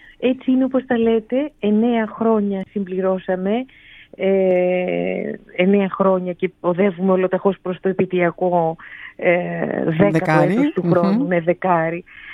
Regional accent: Istanbul, Turkey; εγώ είμαι πολίτησα. Είμαι γέννημα Θρέμα, γεννήθηκα και μεγάλωσα στην Κωνσταντινούπολη.

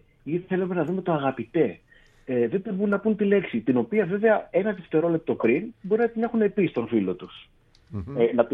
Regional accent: Greece; τους λέω ότι είμαι από την Ελλάδα.

